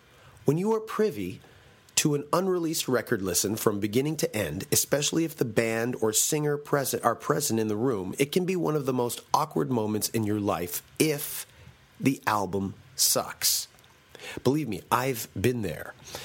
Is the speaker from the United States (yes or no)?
no; Toronto, Ontario, Canada; Toronto is my hometown.